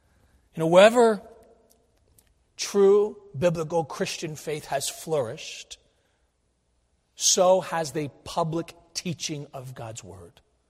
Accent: Pennsylvania, United States; I'm from Pennsylvania, I'm proud of this.

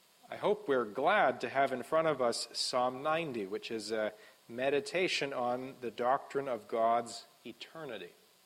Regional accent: West Coast, United States; I mean, us growing up on the West Coast, and I think of my hometown, almost everything in my hometown is actually even younger than me

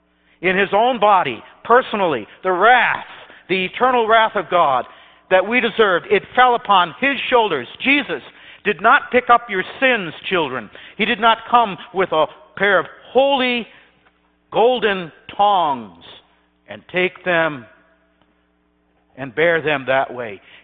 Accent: Thornton, Illinois, United States; as a boy growing up near the Thornton stone quarry that you've seen if you've gone across I-80

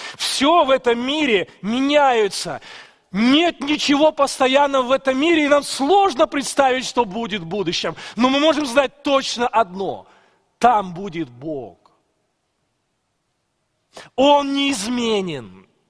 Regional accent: Ukraine; Затем я из Украины, и Украина жила вначале в СНГ

